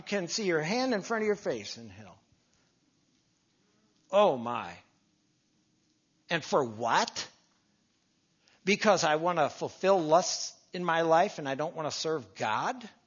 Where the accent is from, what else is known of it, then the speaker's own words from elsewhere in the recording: Milwaukee, Wisconsin, United States; Growing up in Milwaukee, beer's everywhere. I mean, just north of Milwaukee.